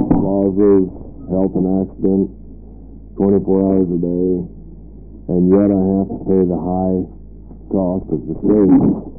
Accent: Boring, Oregon, United States; from Boring, Oregon, independent trucker.

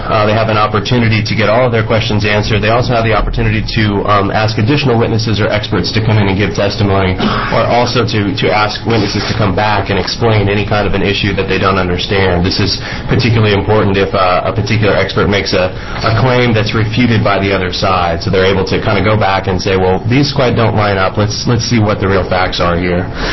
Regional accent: Salem, Oregon, United States; now in Portland, United States; I live in Portland, Oregon, and I was born and raised in Salem.

